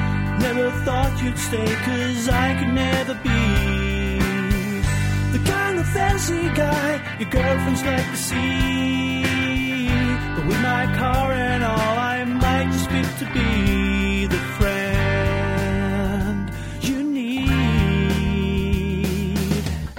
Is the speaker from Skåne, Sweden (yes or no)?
no; Köping, Västmanland County, Sweden; now in Stockholm, Sweden; Nej, jag är uppvuxen i en liten, liten svensk stad, Köping.